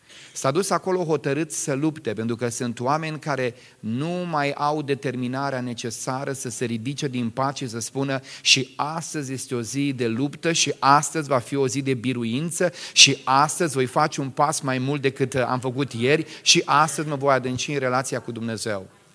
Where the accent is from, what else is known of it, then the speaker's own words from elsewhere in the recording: Romania; eu ca român